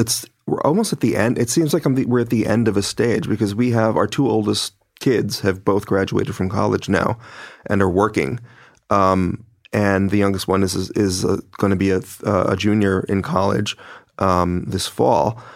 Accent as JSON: {"language": "English", "country": "Philippines", "said": "as I said before, I'm Filipino and my daughter is half Filipino."}